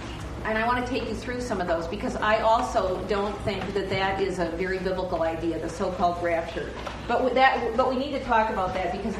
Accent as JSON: {"language": "English", "town": "Northfield", "region": "Minnesota", "country": "United States", "tie": "born or raised there", "said": "And I went to college in my hometown in Northfield, Minnesota."}